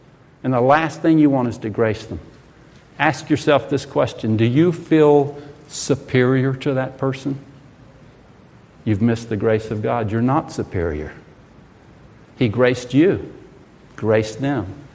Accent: Oregon, United States; It's where I came from. I came from Oregon.

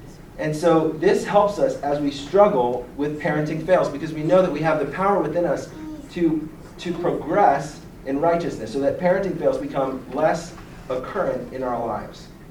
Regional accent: New Jersey, United States; now in Virginia, United States; No matter how long I live in Virginia, as soon as you find out I've been born in New Jersey

